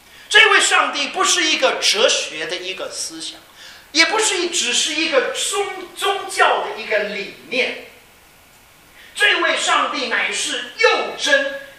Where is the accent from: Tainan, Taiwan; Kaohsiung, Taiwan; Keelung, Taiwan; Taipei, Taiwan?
Kaohsiung, Taiwan; 我是在台湾出生长大的，在高雄那时候我的父母亲在高雄服侍，在一个神学院里面叫圣光神学院。我们家就住在火车站的前面